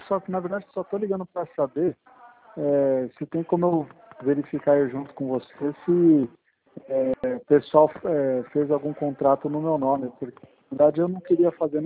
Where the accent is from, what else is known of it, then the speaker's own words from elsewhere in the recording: São Paulo, Brazil; eu sou daqui de São Paulo.